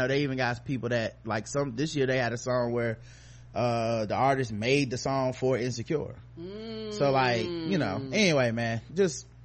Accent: Brooklyn, New York, United States; I'm from Brooklyn, so it was really good.

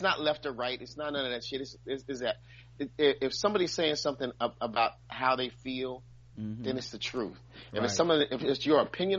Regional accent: Brooklyn, New York, United States; I'm from Brooklyn, nigga. Where you think I'm from?

